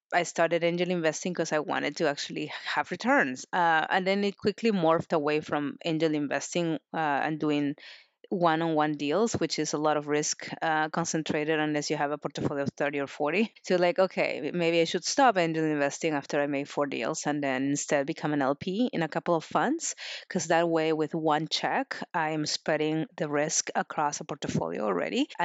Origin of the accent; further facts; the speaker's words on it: Lima, Peru; I'm originally from Peru. So, you know, you're born and grow up in Peru, even if you're in like a city girl like me in Lima, which is a 12 million people city, right? Like a pretty big city.